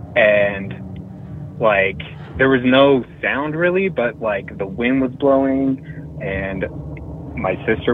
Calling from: Wyoming, United States; from Wyoming.

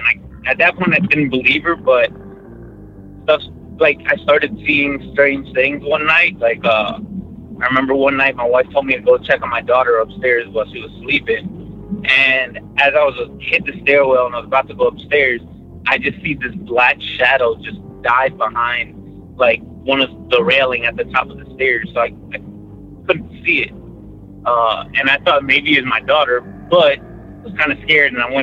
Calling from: Dallas, Texas, United States; from Dallas, Texas again.

